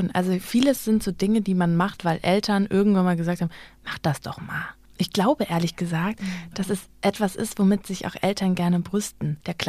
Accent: Kiel, Schleswig-Holstein, Germany; in Kiel, wo ich herkomme, da war so Handball das gängige Hobby

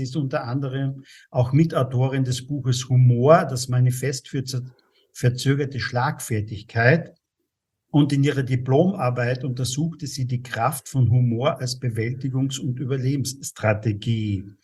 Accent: Austria

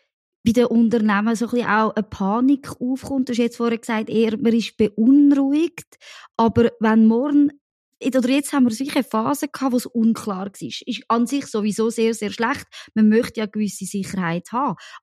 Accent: Zurich, Switzerland; dass ich da als Zürcherin so anfange ein sticheln

